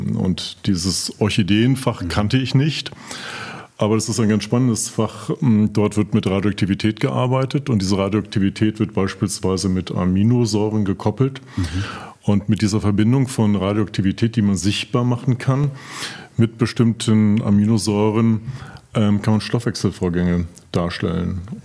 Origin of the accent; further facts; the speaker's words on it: Hamburg, Germany; born there; Ich bin in Bayern immer als Preuße diskreditiert worden. Und ich habe dann immer gesagt, ich bin kein Preuße, ich bin Bürger der Freien und Hansestadt Hamburg.